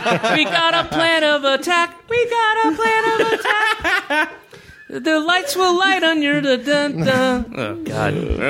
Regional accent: the South, United States; I grew up in the South, and he is the epitome of that kind of white Baptist kind of his voice is like this.

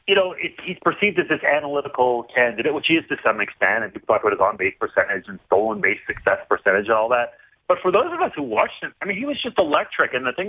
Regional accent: Canada; now in United States; As a Canadian living on this side of the border, I feel like my eyes are open to America.

